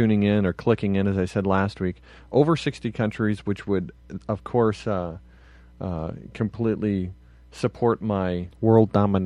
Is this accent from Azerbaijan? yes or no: no; Land O'Lakes, United States; now in Sacramento, United States; I'm in Sacramento now. I grew up in Land O'Lakes.